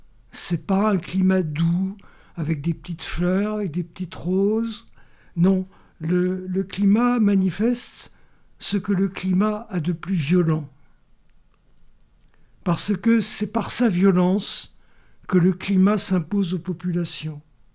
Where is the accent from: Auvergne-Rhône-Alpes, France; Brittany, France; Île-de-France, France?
Île-de-France, France; Paris; moved away as an adult; now in Marseille, France; Je suis né à Paris. J'ai vécu à Paris jusqu'à une trentaine d'années. C'est à ce moment-là que je suis parti m'installer à Marseille.